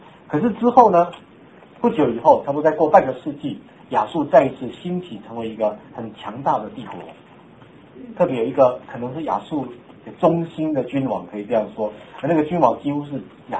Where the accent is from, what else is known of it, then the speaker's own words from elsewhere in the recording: Taiwan; 有近东和远东，我们台湾那里叫远东